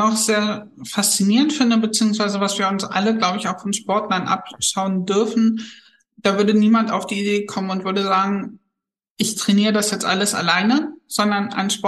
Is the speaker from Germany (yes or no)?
yes; Harz, Germany; ich bin aus dem Harz.